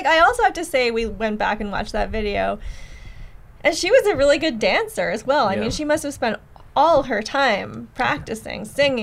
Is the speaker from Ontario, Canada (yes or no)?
yes; Ottawa, Ontario, Canada; Yeah, that was a big hit when I was growing up in Ottawa.